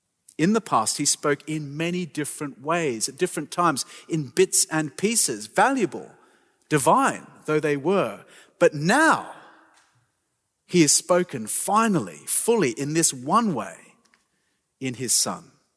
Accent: Australia; being an Australian.

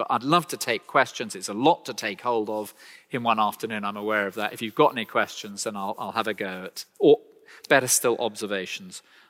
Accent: England, United Kingdom; You know, being English, I know some of you won't believe this

